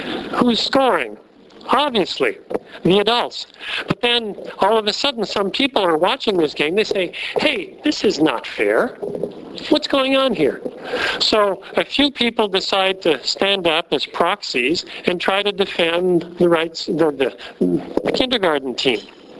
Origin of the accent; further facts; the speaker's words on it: France; first language French; English is a second language; And I don't know, I'm French. My mother tongue is French. I speak French every day with my wife and my kids.